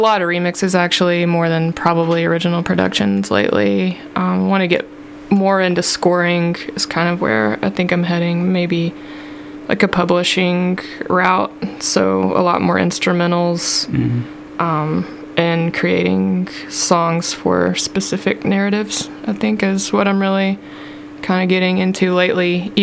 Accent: Kentucky, United States; also born or lived in Winchester, Tennessee / Georgia; Winchester, Tennessee. Mm-hmm. Very southeastern Tennessee. Just above Alabama. I was born there and lived there for a few years, but also lived in Georgia for a while, and then moved to Kentucky when I was in high school.

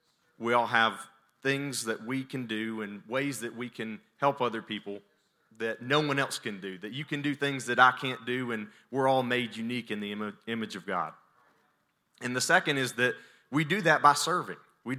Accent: Birmingham, Alabama, United States; accent: southern; I am from Birmingham, Alabama, if you can't tell. And if you can't tell, then you're with me in this southern accent. So I grew up in Birmingham, Alabama, grew up in church, raised in church

